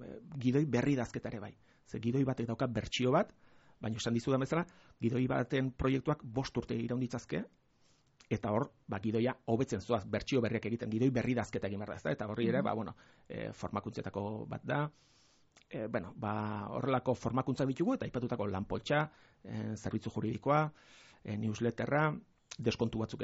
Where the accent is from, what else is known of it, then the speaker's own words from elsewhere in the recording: Basque Country, Spain; born there; ni neroni jaiotzez gipuzkoarra naiz